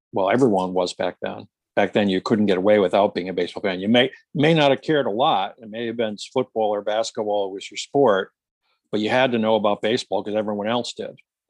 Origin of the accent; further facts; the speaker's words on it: Pennsylvania, United States; also born or lived in Michigan / Philadelphia / North Carolina; now in Detroit, United States; Oh, I'm from the Pocono Mountains of northeastern Pennsylvania. I live in Detroit now. We moved to Detroit in 2005, but I went to school at Michigan State.